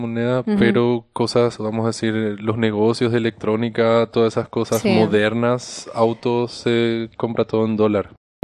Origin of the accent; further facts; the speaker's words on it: Asunción, Paraguay; moved away as an adult; Yo vengo justamente de Paraguay, de la capital, Asunción, y bueno, nací ahí y viví hasta los 19 años.